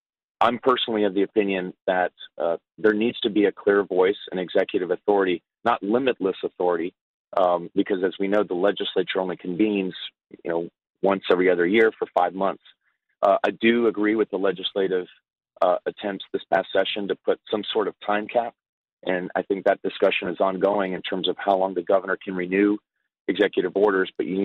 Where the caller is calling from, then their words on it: Texas, United States; I'm calling you from the Valley here in South Texas.